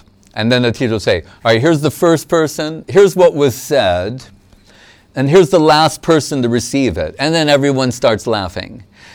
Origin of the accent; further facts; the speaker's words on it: New York, United States; found interesting since I was a teenager, as we mentioned before, growing up in New York, reading Bhagavad Gita